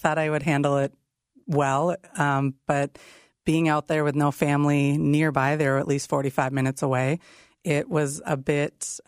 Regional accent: Shakopee, Minnesota, United States; also born or lived in Burnsville; Well, I am Minnesota born and raised. I grew up in Shakopee, Minnesota, moving to Burnsville and graduating from Burnsville Senior High School.

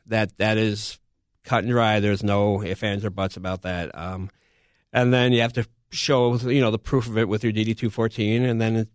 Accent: New York, United States; I'm originally from New York, so I was a Parris Island Marine.

